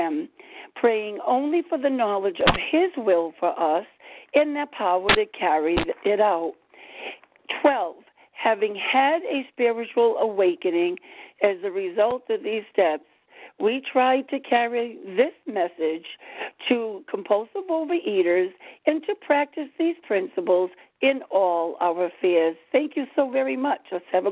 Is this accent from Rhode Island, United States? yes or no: yes; Rhode Island, United States; I am from Rhode Island.